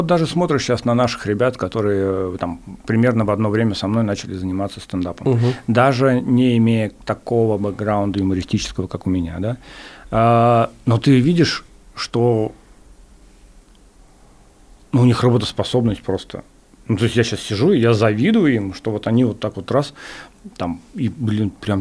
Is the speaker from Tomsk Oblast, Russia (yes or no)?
yes; Tomsk, Tomsk Oblast, Russia; Я вырос прям в Томске, прям 90. Ну, у меня первые 10 лет, получается, 80-е. Ну, то есть я в СССР первые 10 лет жил.